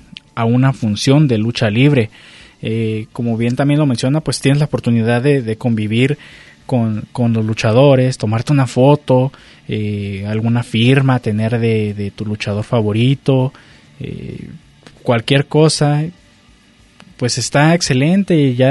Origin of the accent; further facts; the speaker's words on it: Mexico; nosotros lo que hacemos como mexicanos es que los invitamos